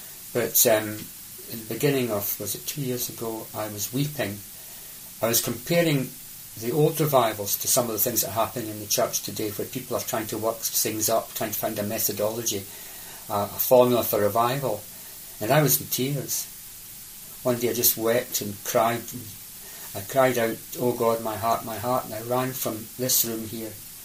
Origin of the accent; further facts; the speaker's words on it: Northern Ireland, United Kingdom; We're from Northern Ireland.